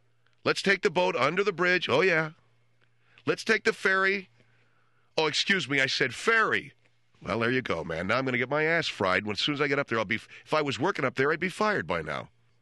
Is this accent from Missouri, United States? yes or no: no; Los Angeles, California, United States; I live in Los Angeles. I like L.A. This is my hometown. This is a damn good town.